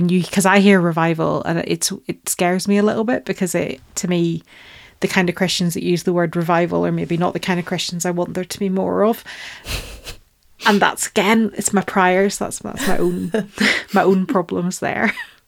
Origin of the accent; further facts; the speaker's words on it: Northern Ireland, United Kingdom; So I grew up in Northern Ireland, as we've talked about.